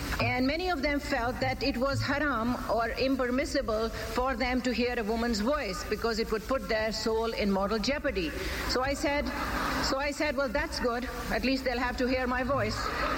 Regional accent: Lahore, Punjab, Pakistan; now in United States; I come from a Sayyid Muslim family. Sayyids are the descendants of the Prophet Muhammad, peace be on him. I come from Lahore, a historic Muslim city, which is in Pakistan, a country created in the name of Islam

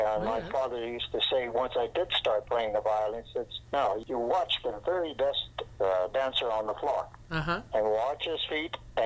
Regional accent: Kelowna, British Columbia, Canada; Kelowna was my hometown. I got to play on the Kelowna radio station, and then the other stations asked me to play there too.

